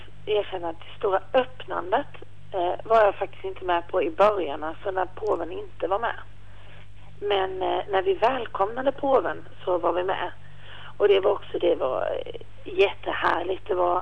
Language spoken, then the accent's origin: Swedish; Sweden; Hemma i Sverige så känner man sig ganska ensam och liten som katolik.